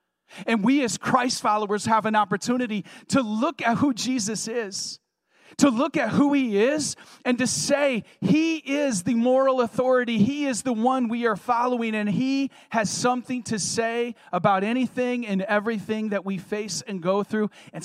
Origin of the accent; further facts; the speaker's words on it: Michigan, United States; I grew up in Michigan on Lake Huron, and we were near Port Huron